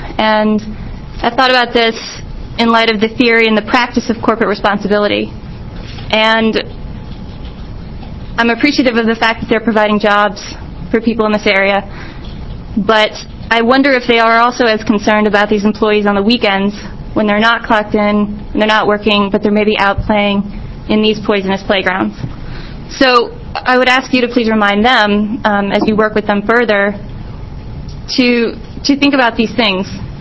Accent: Eugene, Oregon, United States; I'm from Eugene.

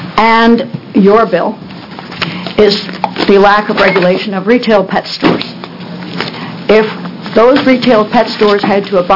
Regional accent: New Jersey, United States; now in Myrtle Creek, United States; I currently live in Myrtle Creek, but I come from New Jersey, a lemon law state.

